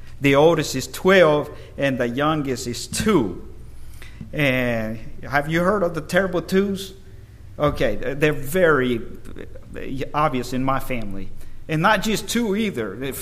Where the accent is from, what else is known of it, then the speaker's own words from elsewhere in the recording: Dublin, Georgia, United States; I come from Dublin, Georgia. And that's a little bit far away.